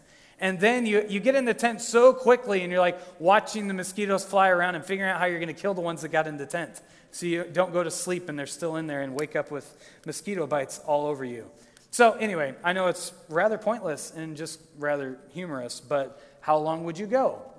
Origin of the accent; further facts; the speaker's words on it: Minnesota, United States; But I grew up in Minnesota, and I remember camping out in the wilderness by a lake in Minnesota